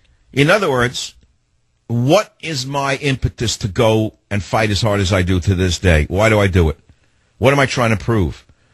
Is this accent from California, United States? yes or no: yes; San Francisco, California, United States; Joe in my hometown of San Francisco on KSFO.